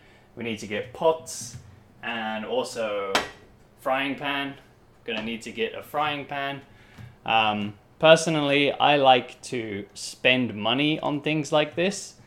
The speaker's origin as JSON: {"language": "English", "country": "United Kingdom", "said": "which is an important food for me as a British person"}